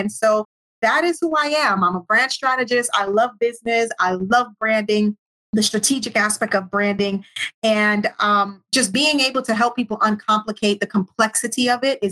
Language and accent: English; Jamaica; You know, I'm Jamaican.